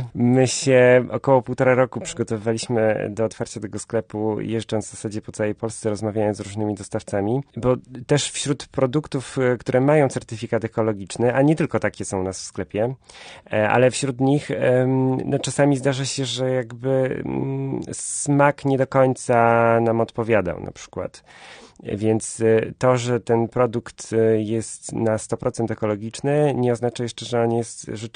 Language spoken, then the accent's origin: Polish; Rydzyny, Łódź Voivodeship, Poland; W Rydzynach, w Leśniczówce ja się wychowałem, tam mój ojciec był leśniczym do spraw łowieckich